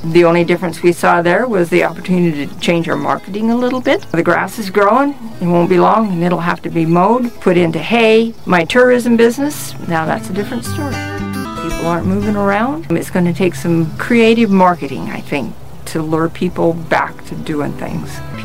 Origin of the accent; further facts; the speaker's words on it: Coeur d'Alene, Idaho, United States; from Coeur d'Alene, Idaho, and we're still ranching.